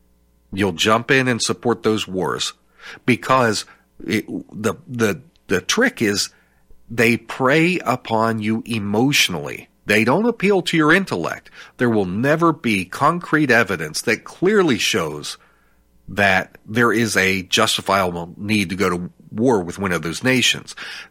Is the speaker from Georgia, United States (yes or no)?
no; Miami, Florida, United States; born there; I was born in Miami.